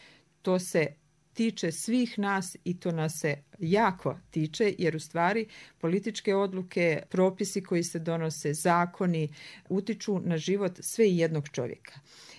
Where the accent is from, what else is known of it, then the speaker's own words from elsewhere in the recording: Mostar, Herzegovina-Neretva Canton, Bosnia & Herzegovina; Ja sam rođena naravno u Mostaru, ali moja porodična kuća i roditelji su u Artješi, to je jedno lijepo malo mjesto, 7-8 km južno od Mostara.